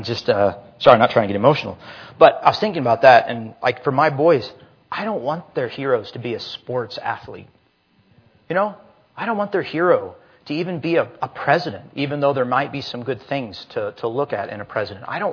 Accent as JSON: {"language": "English", "town": "Wichita", "region": "Kansas", "country": "United States", "tie": "born there", "said": "And I was born in Wichita many years later."}